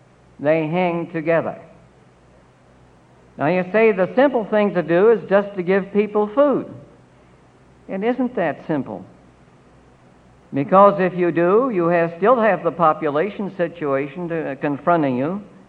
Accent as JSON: {"language": "English", "town": "River Forest", "region": "Illinois", "country": "United States", "said": "Some of you might know that I come from River Forest. It's in Illinois."}